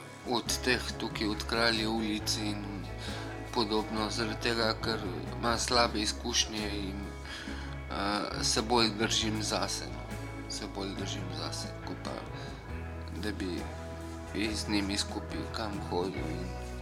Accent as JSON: {"language": "Slovenian", "town": "Trbovlje", "region": "Zasavska", "country": "Slovenia", "tie": "born there", "lives_now": "Ljubljana, Slovenia", "said": "Rojen sem v Trbovljah 30.9.1977. V Trbovljah stalno prebivališče imam, Gimnazijska cesta 15 v Trbovlje."}